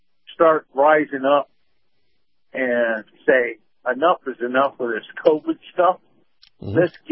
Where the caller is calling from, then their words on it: Sarasota, Florida, United States; Hey, Captain. … from Sarasota.